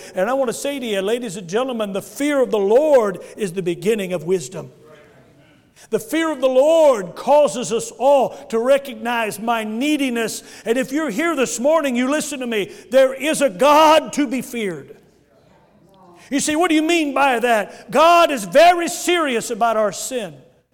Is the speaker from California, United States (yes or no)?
yes; California, United States; I love my country. I'm from California. People think California is full of fruits and nuts, and it is.